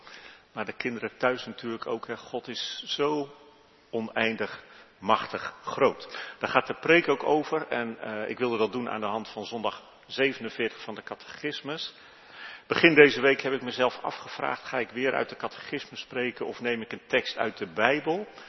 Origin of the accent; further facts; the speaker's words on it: Netherlands; Want ik dacht, ja, wij komen als Nederlanders uit een christelijk land. Dat is razendsnel aan het veranderen. Maar in mijn jeugd waren de christenen nog ver in de meerderheid in Nederland.